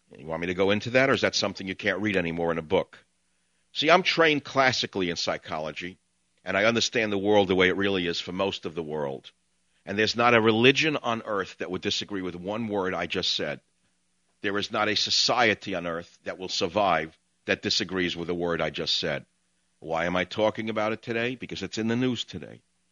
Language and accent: English; United States; That offends me as an American.